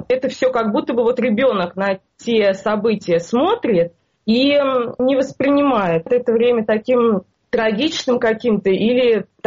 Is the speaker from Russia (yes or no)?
yes; Kineshma, Ivanovo Oblast, Russia; В принципе, я не из Иванова, я из Кинешма. Это находится примерно вот в 2 часах езды от Иванова. То есть это прямо вот такая настоящая провинция.